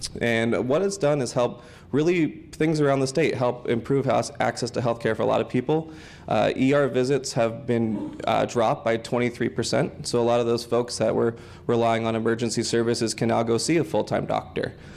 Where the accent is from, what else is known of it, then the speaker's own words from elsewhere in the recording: Creswell, Oregon, United States; I grew up in Creswell. I went to University of Oregon where I studied political science. So I've spent my life here in Lane County